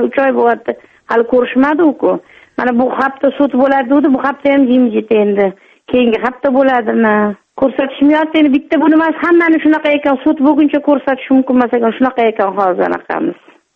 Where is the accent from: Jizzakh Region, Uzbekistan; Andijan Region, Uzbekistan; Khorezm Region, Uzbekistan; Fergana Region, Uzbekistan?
Jizzakh Region, Uzbekistan; Jizzakh; born there; now in Tashkent, Uzbekistan; Men Jizzaxda tug'ilganman. O'zi ammamga kelin bo'lganman